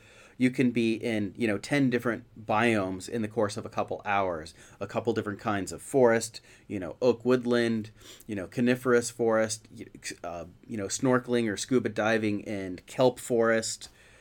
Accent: Los Angeles, California, United States; Yeah, I was born in North End of the city. Although it's like when I was a kid, I didn't really venture much out into the grand city all that much, but I know LA.

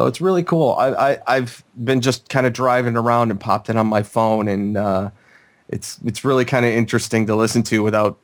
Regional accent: Chicago, Illinois, United States; I grew up in Chicago, so I was a W guy growing up.

